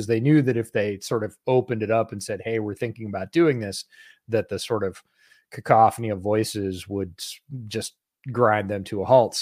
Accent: New York, United States; Oh, yeah. I grew up in the Finger Lakes, so I know exactly where that is, actually.

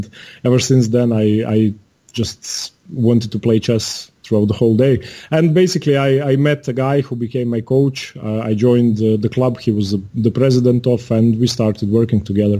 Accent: Zagreb, City of Zagreb, Croatia; I'm from Zagreb, Croatia. That's the capital.

